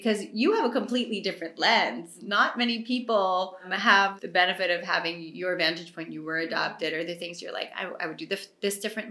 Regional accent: Philippines; Growing up in the Philippines with the adoption culture and the adoption stigma, it's really different from the United States.

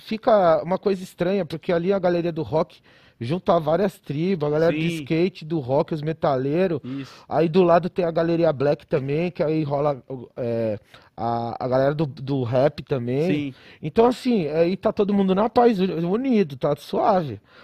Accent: São Paulo, Brazil; eu sou daqui da Lapa, ali, tipo, Vila Ipojuca.

